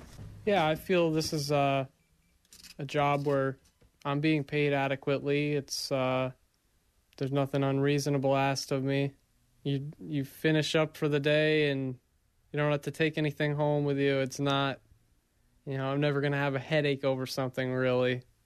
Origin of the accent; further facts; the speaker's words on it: Rutland, Vermont, United States; from Rutland, Vermont.